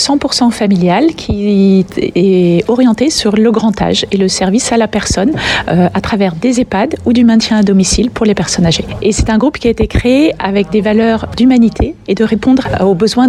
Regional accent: France; c'est sûrement parce qu'on est français aussi, hein.

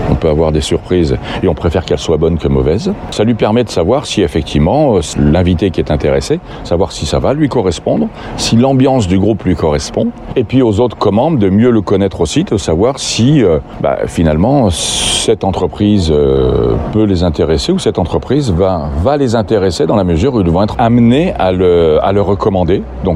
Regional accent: Lyon, Auvergne-Rhône-Alpes, France; On est lyonnais quand même.

